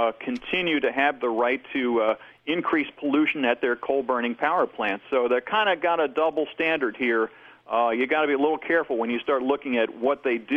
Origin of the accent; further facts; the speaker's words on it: Maryland, United States; even my home state of Maryland recently passed a law in the state legislature